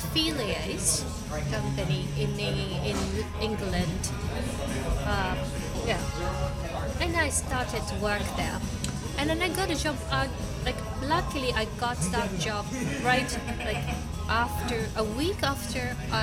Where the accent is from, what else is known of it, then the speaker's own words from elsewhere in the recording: Tokyo, Japan; also born or lived in Oxford, United Kingdom; even though I grew up in Tokyo, I'm not a big fan of big city.